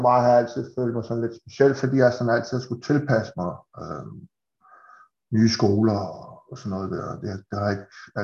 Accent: Capital Region of Denmark, Denmark; also born or lived in Østerbro; hvis jeg skal sige, hvor jeg kommer fra, så er det Vestegn, det er sådan det, jeg har mest sådan tilknytning til. Men når sandheden skal frem, så har vi boet rigtig mange steder, som på grund af min fars arbejde.

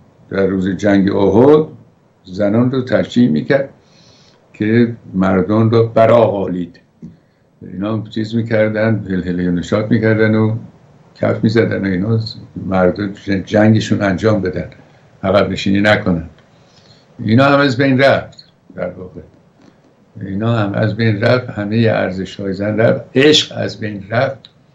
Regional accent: Iran; ما که ایرانیم و مهد تمدن

